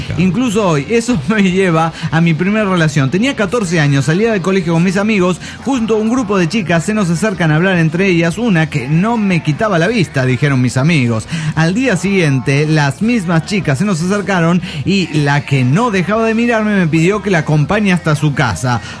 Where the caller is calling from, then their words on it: Mar del Plata, Buenos Aires Province, Argentina; de Mar del Plata, Argentina.